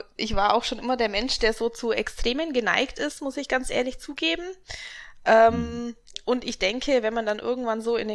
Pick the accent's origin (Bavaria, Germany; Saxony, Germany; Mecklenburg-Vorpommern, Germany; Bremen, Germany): Bavaria, Germany; Augsburg; Und ich komme aus Augsburg.